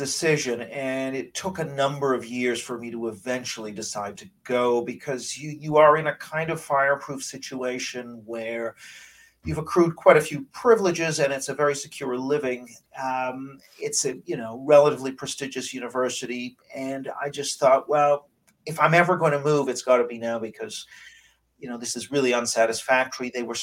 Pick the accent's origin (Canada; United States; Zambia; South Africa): Canada; Vancouver, British Columbia; also born or lived in Tokyo; now in London, United Kingdom; So I've spent eight early years of my life in Tokyo. And then I grew up in Vancouver and then have been in London for over 25 years now as an academic.